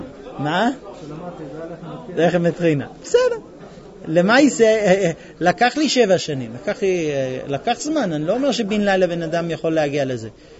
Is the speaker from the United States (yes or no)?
yes; United States; Hebrew is a second language; now in Israel; אני בא מבית בארצות הברית, שלוש קומות, היה לי חדר לעצמי כבר בגיל 7, 9, לא יודע. מה, מזגן, חימום, איך אני אסתדר פה בארץ